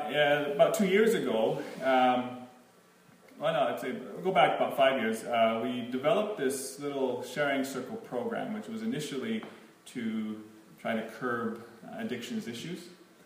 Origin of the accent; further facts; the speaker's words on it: United States; now in Winnipeg, Canada; I was originally from the States, came to Canada not too long ago, and to Winnipeg because of a very attractive young woman